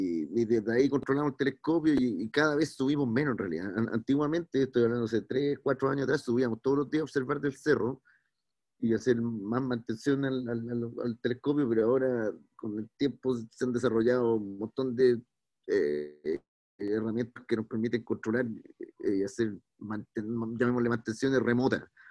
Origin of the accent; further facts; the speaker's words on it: Valparaíso, Chile; now in Santiago, Chile; yo vivo en Santiago. Soy de Valparaíso, yo vivo en Santiago.